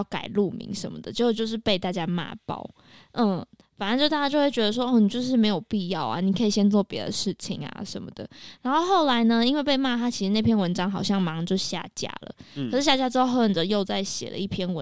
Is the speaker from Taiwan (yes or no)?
yes; Taipei, Taiwan; 可是我自己在台北长大